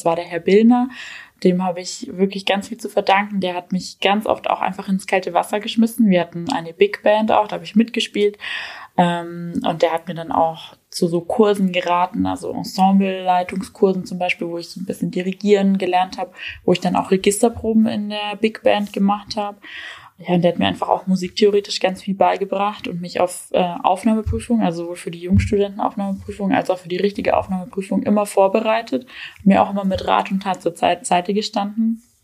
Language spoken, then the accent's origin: German; Amberg, Bavaria, Germany; Amberg ist einfach meine Heimat und ich freue mich jedes Mal, wenn ich mit dem Zug wieder hier ankomme und aussteige und dann schon Oberpfalz in der Luft liegt irgendwie und ich die Stadt sehe und dann schon den Mariahilfberg.